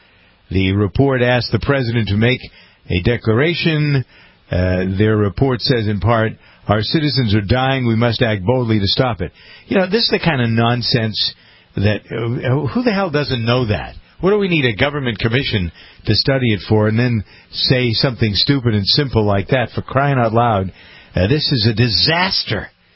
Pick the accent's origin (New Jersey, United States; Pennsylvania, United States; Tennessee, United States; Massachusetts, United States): Massachusetts, United States; Framingham; I was there for 13 years, and it was my hometown station.